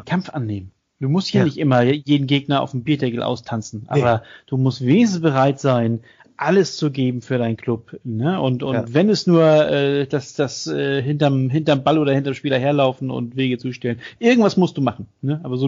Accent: Northern Germany, Germany; also ich bin Norddeutscher, ne?

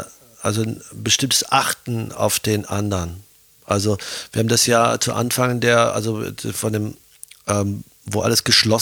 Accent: Germany; now in Austria; ich meine, rede jetzt von mir als Deutscher, als Piefke in Österreich

